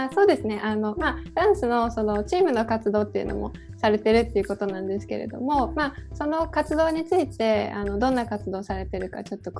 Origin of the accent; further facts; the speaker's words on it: Hiroshima, Japan; 私広島出身だからお好み焼きに関してすごくうるさいんですよ。